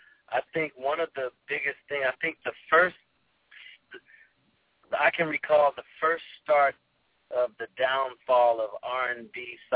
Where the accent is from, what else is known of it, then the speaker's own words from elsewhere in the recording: Pasadena, California, United States; also born or lived in Hartford; I was in Hartford, Connecticut, but I was raised in Pasadena.